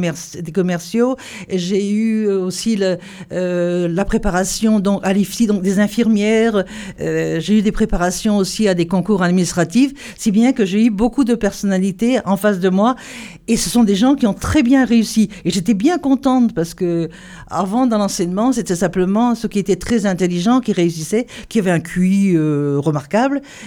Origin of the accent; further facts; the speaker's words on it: Locmaria-Plouzané, Brittany, France; born there; Alors, je suis d'un milieu rural, donc je suis née à Locmaria-Plouzané, dans le Nord Finistère, dans une ferme.